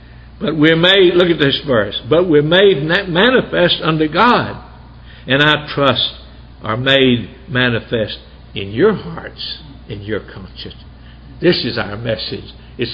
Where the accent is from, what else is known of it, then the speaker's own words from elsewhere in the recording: Alabama, United States; Doris and I, when we were growing up in Alabama, we knew a preacher there.